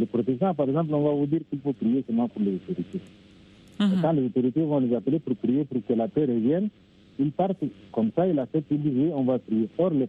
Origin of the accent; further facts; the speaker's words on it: Chad; Moi j'ai constaté chez moi au Tchad, par exemple, il y a plusieurs religions, les catholiques, les musulmans, les protestants, moi-même je suis protestant.